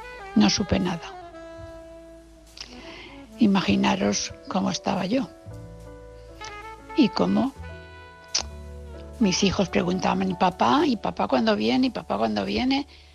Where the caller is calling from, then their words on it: Valencia, Valencian Community, Spain; mi ex marido es muy conocido aquí en Valencia. Bueno, yo también.